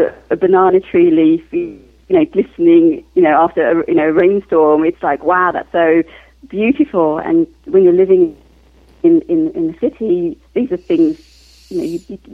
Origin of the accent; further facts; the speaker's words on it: Guyana; Okay, well, I was born in Guyana, which is a beautiful place. And I grew up on the banks of the Demerara, if you know a little bit of geography, and the Amazonian rainforest. My grandparents had a farm.